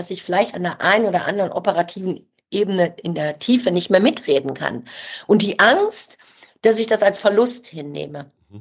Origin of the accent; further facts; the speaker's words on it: Düsseldorf, North Rhine-Westphalia, Germany; Und das Witzige war dann, ich bin nach Düsseldorf zurück, in meine Heimatstadt.